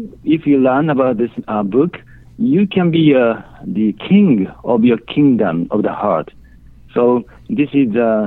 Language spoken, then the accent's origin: English; Japan; English is a second language; I was born in Japan and raised in Japan.